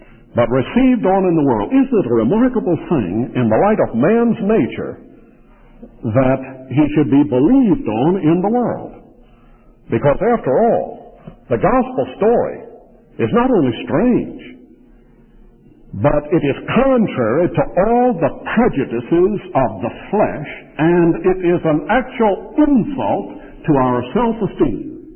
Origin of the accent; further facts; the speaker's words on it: the South, United States; But I'm a Southerner.